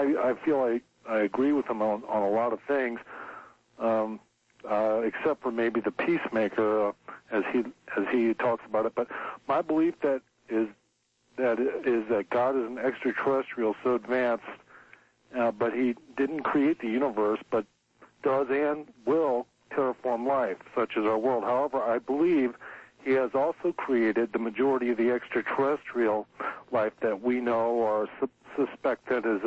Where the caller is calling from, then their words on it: Las Vegas, Nevada, United States; I'm calling from Las Vegas